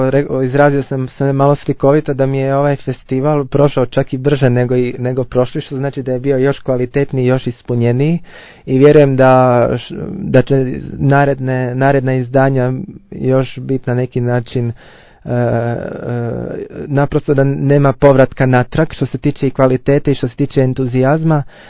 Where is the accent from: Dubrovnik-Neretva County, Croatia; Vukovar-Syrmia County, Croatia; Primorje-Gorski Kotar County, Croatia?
Primorje-Gorski Kotar County, Croatia; Rijeka; moved away as an adult; also born or lived in Zagreb; now in Graz, Austria; Ja sam također iz Rijeke, kao i kolega Graciani, ali sam studirao u Zagrebu na Muzičkoj akademiji do evo, 2015. A 2013. sam došao u Graz